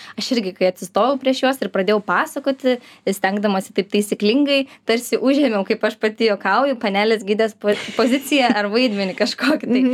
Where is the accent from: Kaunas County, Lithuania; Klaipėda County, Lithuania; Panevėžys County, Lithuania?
Klaipėda County, Lithuania; Kretinga; moved away as an adult; now in Vilnius, Lithuania; Aš esu iš Kretingos. Aš 18 metų gyvenau tam pačiam name Kretingoje ir iš karto mokyklos atvažiavau į Vilnių.